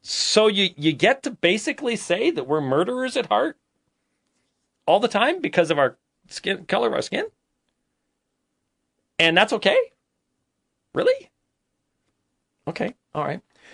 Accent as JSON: {"language": "English", "region": "Scotland", "country": "United Kingdom", "said": "I'm not a Scotsman first. I'm a Christian first."}